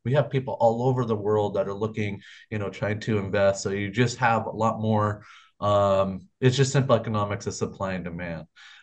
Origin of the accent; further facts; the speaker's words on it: Minnesota, United States; now in Hawaii, United States; But yeah, so I grew up in Minnesota, but I just didn't find anything that I, you know, a future in Minnesota, and I want to get to know my mom more. So that was part of the reason why I came to Hawaii.